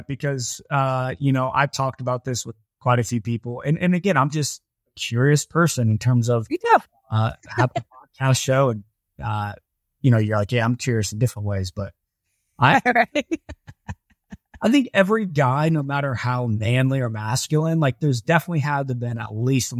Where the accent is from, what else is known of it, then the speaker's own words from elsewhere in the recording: Ohio, United States; And I'm from Ohio, so.